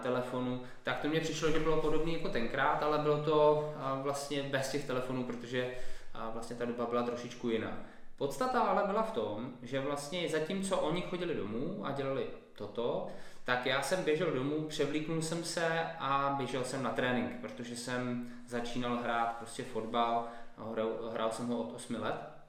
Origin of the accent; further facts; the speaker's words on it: Prague, Czechia; já jsem vyrůstal na Proseku na Praze 9